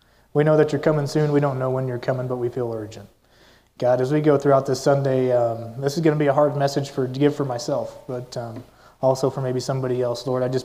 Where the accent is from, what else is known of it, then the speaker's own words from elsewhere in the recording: Kansas, United States; I grew up in Southwest Kansas. My parents have feed yards there and stuff.